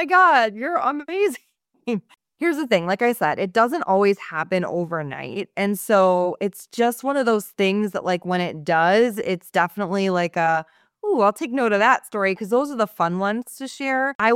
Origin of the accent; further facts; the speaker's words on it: Chicago, Illinois, United States; And the reason why I loved it so much is because I'm from Chicago.